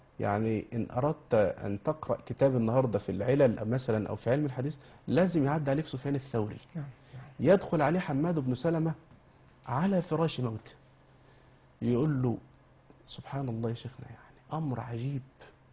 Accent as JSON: {"language": "Arabic", "town": "Cairo", "region": "Cairo Governorate", "country": "Egypt", "said": "الامام الشافعي يعني شرفت مصر يوم أن دفن عندنا بالقاهرة"}